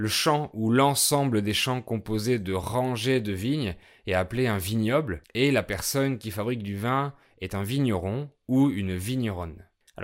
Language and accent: French; France; je suis français, polyglotte et professeur de français